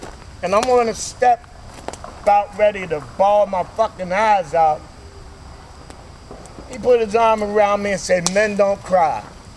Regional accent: Philadelphia, Pennsylvania, United States; now in Altoona, United States; I'm from Philadelphia, but I'm here by way of Altoona, because in 96, I had to leave Philadelphia, because a lot of people told me that I wouldn't be able to get clean in my neighborhood or nowhere else in the city.

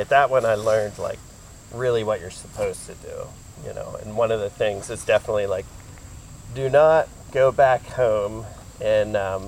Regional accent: Altoona, Pennsylvania, United States; I grew up in Altoona, you know, as a latchkey kid, like you said, and like walked the entire city

